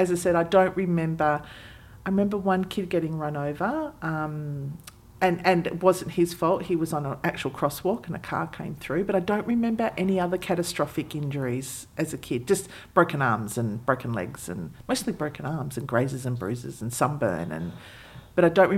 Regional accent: Perth, Western Australia, Australia; and I grew up in the Perth sun, so you can imagine what it was like.

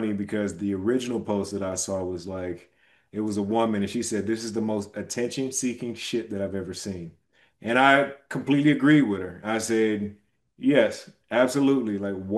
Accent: Michigan, United States; that's my home state of Michigan, right?

